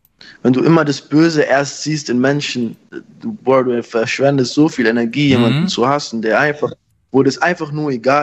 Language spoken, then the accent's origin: German; Bavaria, Germany; ich komme aus Bayern, Bruder.